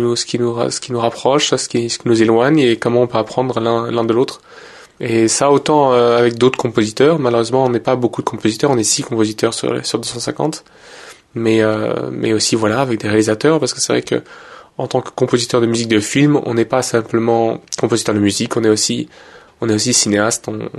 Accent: France; now in Belgium; je suis français mais je vis en Belgique

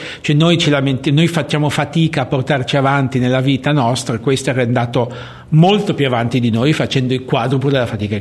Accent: Turin, Piedmont, Italy; Io sono pure torinese.

